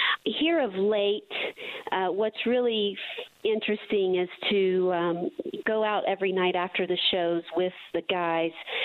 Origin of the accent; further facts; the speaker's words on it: Tennessee, United States; even me growing up in Tennessee, you're not exposed to it like you are